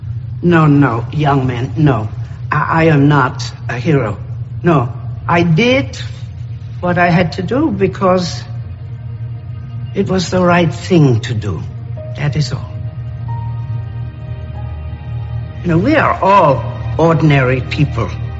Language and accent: English; Austria; accent: Austrian; also born or lived in Netherlands; So another soldier recognized my accent. He was Austrian and so was I. But I had been adopted by a Dutch family